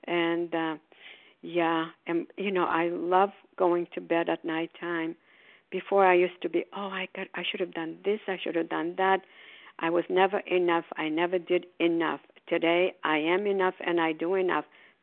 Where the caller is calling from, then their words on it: Port Charlotte, Florida, United States; grateful, recovered, compulsive overeater, and I'm calling from Port Charlotte, Florida.